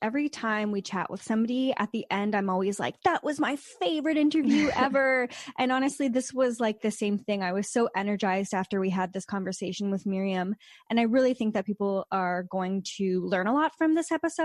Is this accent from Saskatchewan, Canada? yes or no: no; Naughton, Ontario, Canada; I grew up in Sudbury, Ontario.